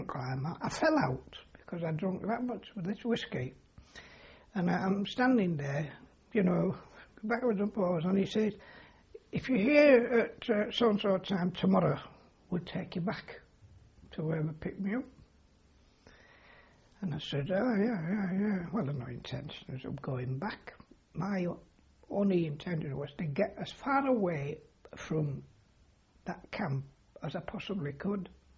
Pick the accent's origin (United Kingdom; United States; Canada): United Kingdom; York, Yorkshire and the Humber; Well, of course, they said to me, where are you from? You know, and I said, York. I didn't know whether they meant what garrison or what. But I said, York.